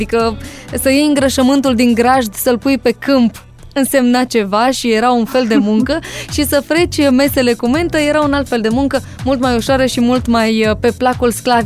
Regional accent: Galați, Galați County, Romania; pentru că eu sunt din Galați și mi-ar fi convenit mai mult să fie Galați, să zicem, dar na.

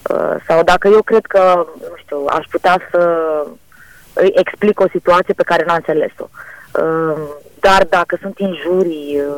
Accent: Moldavia, Romania; Sunt o moldoveancă aprigă

